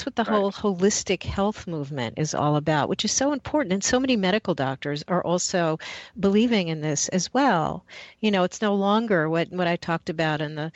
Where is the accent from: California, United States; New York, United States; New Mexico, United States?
New York, United States; Manhattan; I grew up in Manhattan and, you know, we didn't know how to deal with floods in an apartment